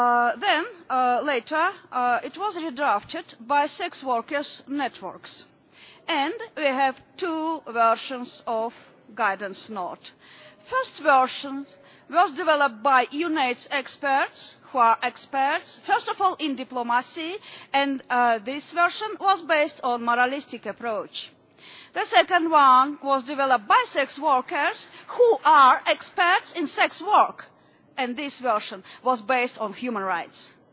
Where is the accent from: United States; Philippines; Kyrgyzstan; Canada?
Kyrgyzstan; I'm from Kyrgyzstan.